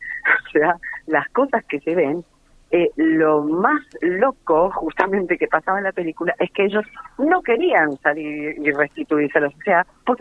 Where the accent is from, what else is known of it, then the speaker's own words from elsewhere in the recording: Tigre, Buenos Aires Province, Argentina; yo soy del Delta de Tigre, de una isla, ¿no?